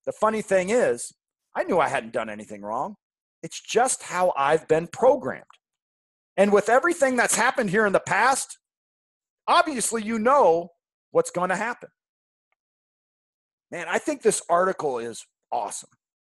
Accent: Issaquah, Washington, United States; I grew up right outside Seattle, Washington, in a town called Issaquah. Issaquah, Washington, I grew up in.

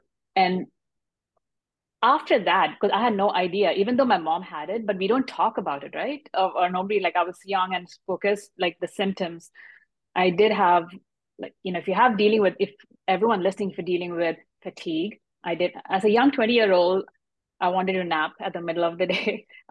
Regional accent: India; English is a second language; moved away as an adult; I was still in India at that point. I'm an Indian immigrant.

